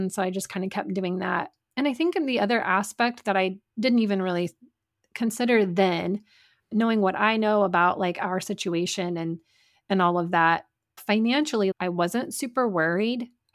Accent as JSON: {"language": "English", "region": "Midwest", "country": "United States", "tie": "born or raised there", "said": "But I grew up in the Midwest, in the Bible Belt."}